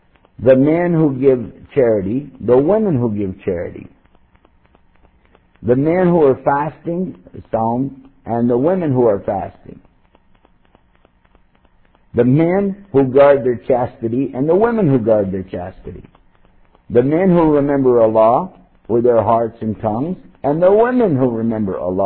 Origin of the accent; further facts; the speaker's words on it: Texas, United States; I'm from Texas. We can't help it.